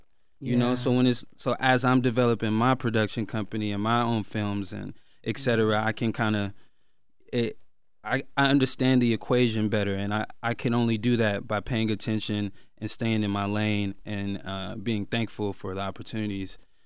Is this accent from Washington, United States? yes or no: no; Lithonia, Georgia, United States; I grew up in Lithonia, Georgia. I used to have two pairs of sneakers.